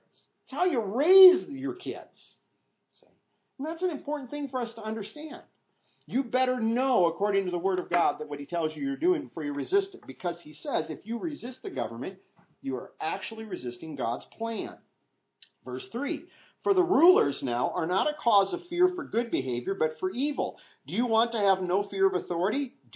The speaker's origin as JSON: {"language": "English", "region": "Midwest", "country": "United States", "tie": "born or raised there", "said": "Christians where I grew up back in the Midwest"}